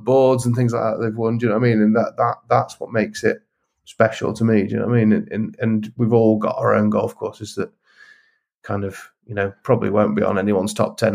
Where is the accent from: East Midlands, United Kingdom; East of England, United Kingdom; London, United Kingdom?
East Midlands, United Kingdom; the course I grew up playing in Lincolnshire